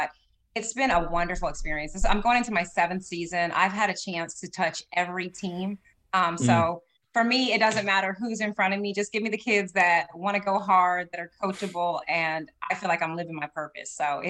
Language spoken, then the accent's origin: English; Florida, United States; So was blessed, born and raised in Florida, got to play my whole career here and also my whole coaching career here.